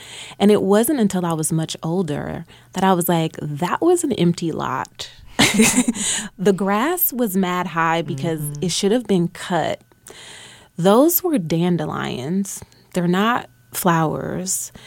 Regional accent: Calumet, United States; When I was growing up in Calumet, my mother got robbed one night

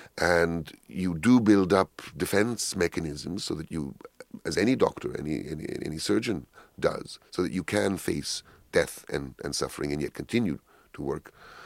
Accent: Toronto, Ontario, Canada; I was born and brought up in Toronto, Canada, but I'm of Greek Macedonian origin, and I know the Balkans very, very well

